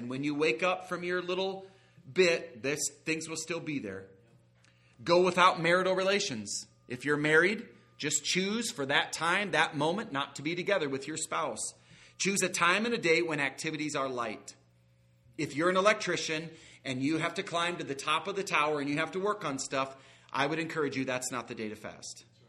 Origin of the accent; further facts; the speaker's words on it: Iowa, United States; I'm from Iowa, the great state of Iowa, so we call the night meal supper.